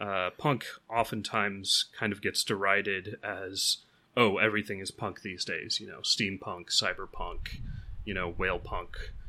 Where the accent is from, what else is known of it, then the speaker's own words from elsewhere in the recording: United States; It's this real cognitive dissonance just growing up in America, because in all of our history books is the American Revolution.